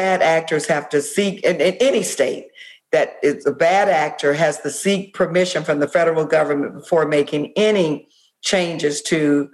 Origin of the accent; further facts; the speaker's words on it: Florida, United States; We know right here in my home state of Florida, voters passed Amendment 4 in 2018.